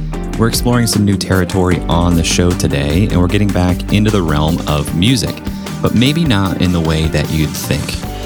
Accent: Ohio, United States; called out the fact that we're both from Ohio.

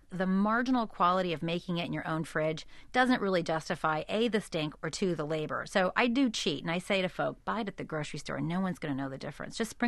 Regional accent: Indiana, United States; I'm from Indiana, and I do have, you know, a classic Indiana, you know, family reunion salad

